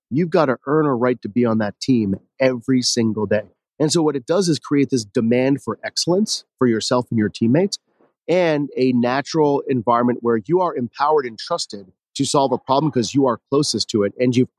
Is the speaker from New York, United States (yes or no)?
no; Boston, Massachusetts, United States; now in California, United States; So I've moved around a lot. I grew up near Boston, ended up at school in the Midwest, and then eventually moved out here to California.